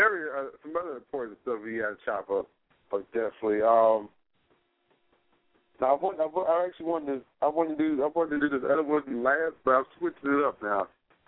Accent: Texas, United States; accent: Texas; I'm talking about my Texas accent.

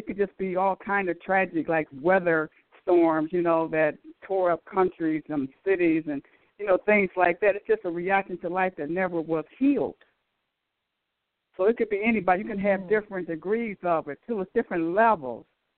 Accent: Akron, Ohio, United States; And I'm from Akron, Ohio.

